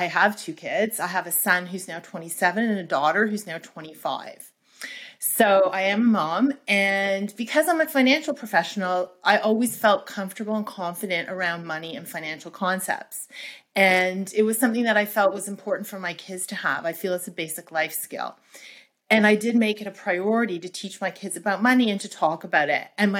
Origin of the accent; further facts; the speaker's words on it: Toronto, Ontario, Canada; I am from Canada, by the way, from Toronto